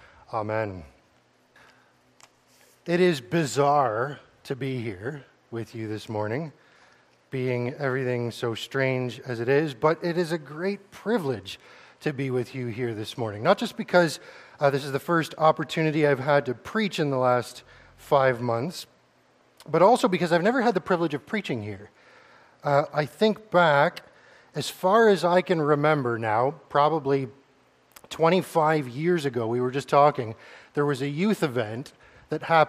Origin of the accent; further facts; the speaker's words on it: Welland, Ontario, Canada; I grew up in Welland at the Christ Community Church there.